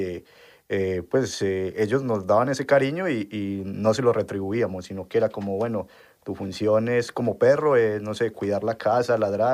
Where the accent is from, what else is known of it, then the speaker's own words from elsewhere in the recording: San Luis, Antioquia, Colombia; yo soy colombiano de un municipio que se llama San Luis, Antioquia, en el oriente antioqueño. Pues allá mismo crecí pues en el campo, en una vereda con muchos animalitos